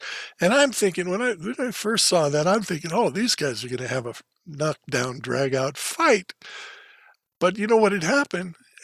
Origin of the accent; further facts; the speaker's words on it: Thousand Oaks, California, United States; And I came back out to my hometown, which was in Thousand Oaks, California, and got back into my family business.